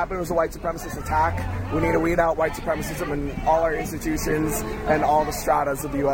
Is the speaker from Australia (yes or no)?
no; New York City, New York, United States; I'm from Hell's Kitchen. … I'm a PhD student over at NYU.